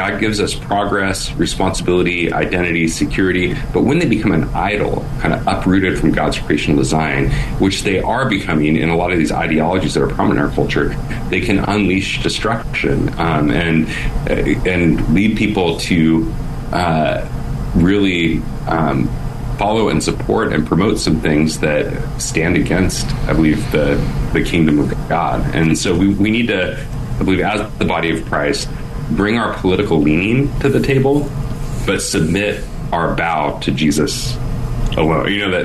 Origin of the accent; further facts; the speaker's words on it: Portland, Oregon, United States; I live now here back in my hometown of Portland, Oregon.